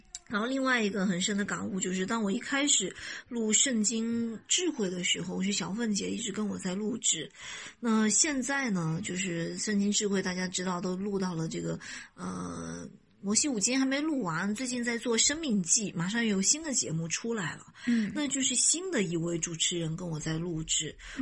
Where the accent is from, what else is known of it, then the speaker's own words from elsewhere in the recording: China; 然后有点滑稽的，我们中国人就说这不是